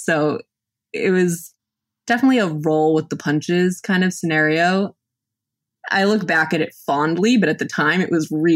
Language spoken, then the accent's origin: English; Massachusetts, United States; We're both from Massachusetts, and we met for the first time in Bangkok.